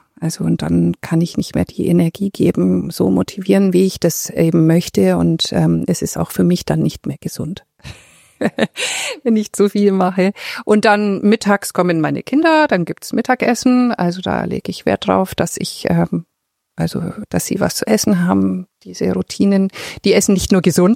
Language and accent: German; Augsburg, Bavaria, Germany; Also hier brauche ich hier Augsburg. Das ist meine Heimat. Ich war auch mal weg. Ich habe ja in Düsseldorf gewohnt, 2 Jahre. Ich bin wieder nach Hause.